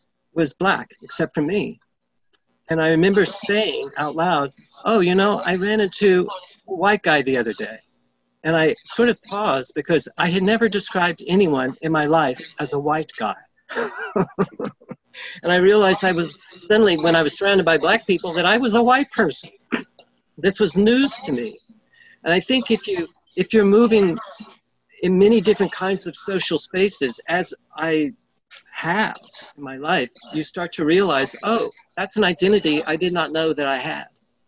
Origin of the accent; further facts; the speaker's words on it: the South, United States; also born or lived in New York; I had a previous identity as a Southerner. I still am a Southerner, even though I don't primarily identify with that.